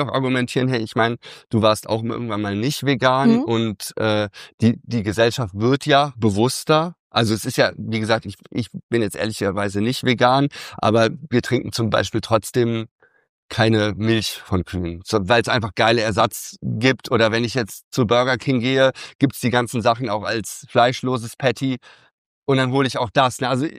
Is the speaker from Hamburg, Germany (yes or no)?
no; Cologne, North Rhine-Westphalia, Germany; Ich komme ja aus Köln, okay.